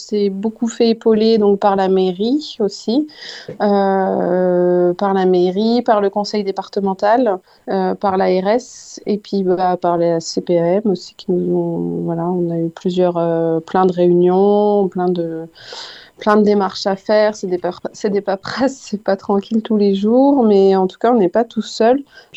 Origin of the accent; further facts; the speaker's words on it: Grand Est, France; je suis originaire des Vosges. J'ai fait mes études à Nancy et puis bah, je me suis toujours plu dans les Vosges.